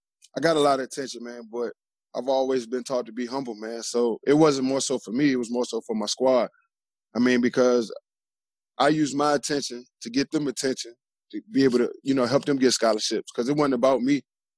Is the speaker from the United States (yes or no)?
yes; Richmond, Virginia, United States; also born or lived in Glen Allen; coming up as a kid, I'm from Richmond, Virginia. Right there, I moved from the, I guess you could say, closer to the city, to the northeast side of town, which is Glen Allen